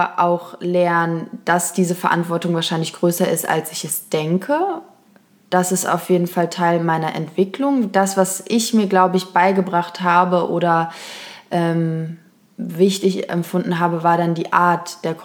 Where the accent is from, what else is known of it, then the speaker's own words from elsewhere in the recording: Kassel, Hesse, Germany; Also ich bin eigentlich aus Kassel und irgendwie habe ich das Gefühl, auch in so mittelgroßen Städten